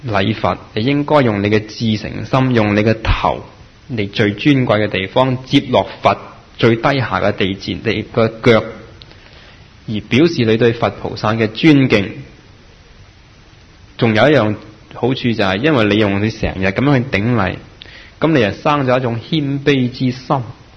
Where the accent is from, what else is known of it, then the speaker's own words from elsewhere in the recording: Guangdong, China; 六祖當然係南方人啦，佢哋係我哋廣東人